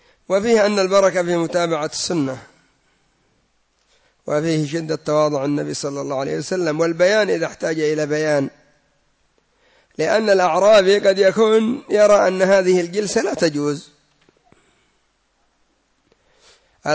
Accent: Yemen; أو هكذا عندنا في اليمن جلسة يسموها تخولا

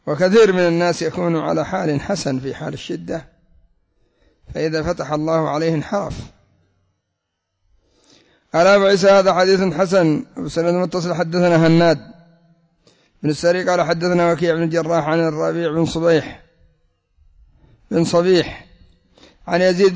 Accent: Yemen; والمثل عند العامة عندنا في اليمن: الرزق ليس بالبكارة، وإنما هو من الله

